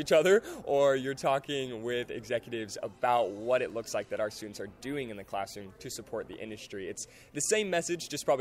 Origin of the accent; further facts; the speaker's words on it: San Luis Obispo, California, United States; headed back to Cal Poly University in my hometown of San Luis Obispo, California.